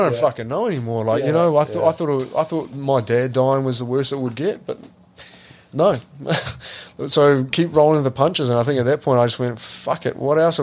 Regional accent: New Zealand; It's really hard as a Kiwi male to talk about it.

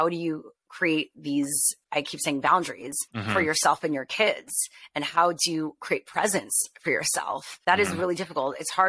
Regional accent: Canada; I'm Canadian. My background. I'm Canadian.

